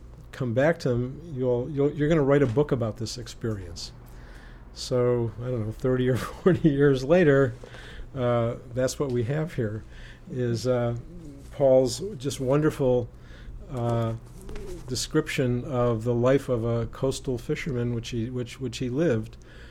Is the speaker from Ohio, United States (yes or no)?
no; Buffalo, New York, United States; found out that we grew up in Buffalo together, but he was about a decade older than me.